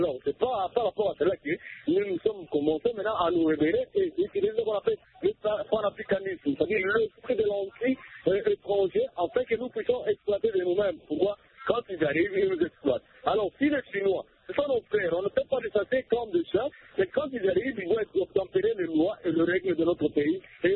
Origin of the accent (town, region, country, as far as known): DR Congo